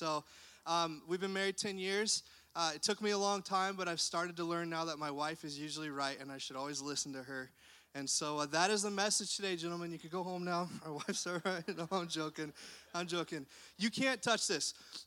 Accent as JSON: {"language": "English", "region": "Oregon", "country": "United States", "lives_now": "Fort Worth, United States", "said": "We're originally from Oregon. We've been in Texas for the last, almost 3 years now? 3 years? Yeah. We got to pastor up in Fort Worth"}